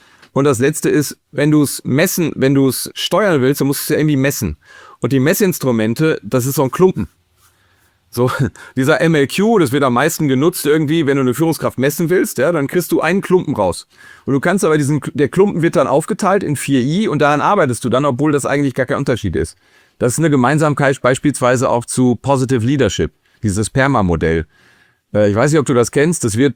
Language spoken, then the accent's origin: German; North Rhine-Westphalia, Germany; Ich komme ja aus NRW, im Sauerland, da stehen die Leute tierisch auf Schützefeste.